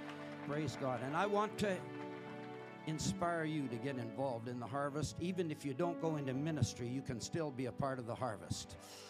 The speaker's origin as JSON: {"language": "English", "country": "India", "tie": "born or raised there", "also_born_or_lived": "Canada", "moved": "as an adult", "said": "I was born and raised in India. My parents went as missionaries in 1949, and I spent most of my first 18 years there."}